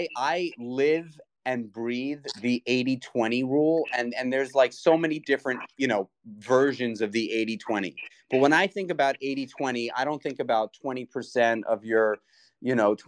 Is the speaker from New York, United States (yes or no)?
yes; New York City, New York, United States; And you know, I grew up in New York City for years, you know, working in the restaurant world.